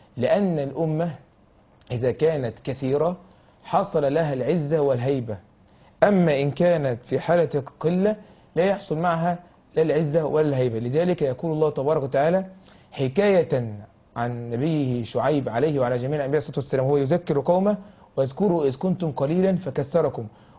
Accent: Egypt; في بلدنا مصر

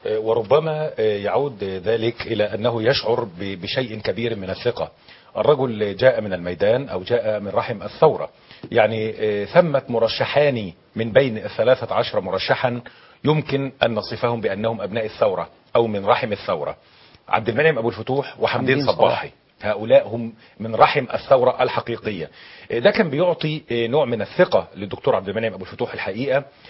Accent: Egypt; أننا كمصريين

